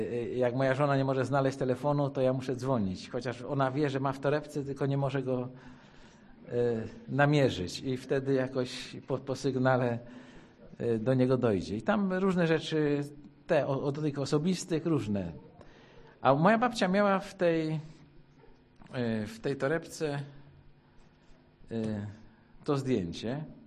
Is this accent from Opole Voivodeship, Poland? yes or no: yes; Opole Voivodeship, Poland; born there; do tego miasteczka, gdzie się urodziłem, na południu Polski, w województwie opolskim